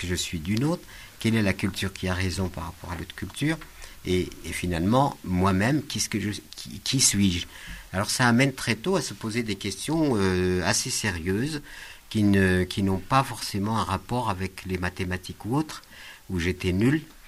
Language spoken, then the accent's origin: French; Algeria; Je vivais à Paris, donc vous avez expliqué que je venais de l'Algérie, du désert même. Je suis un enfant du désert, mes ancêtres étaient des nomades et sédentarisés.